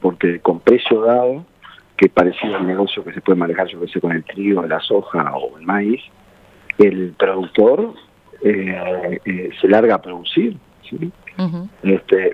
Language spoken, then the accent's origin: Spanish; Uruguay; nosotros como uruguayos le tenemos que declarar la guerra